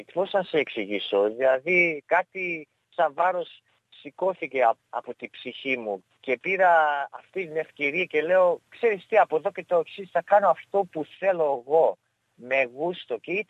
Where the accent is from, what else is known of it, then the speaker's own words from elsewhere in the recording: Greece; born there; από τον καιρό που γεννήθηκα στην Ελλάδα